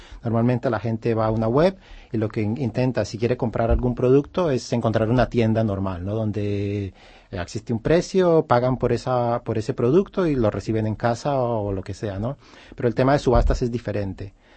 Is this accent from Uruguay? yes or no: no; Colombia; now in Barcelona, Spain; mi país de origen es Colombia.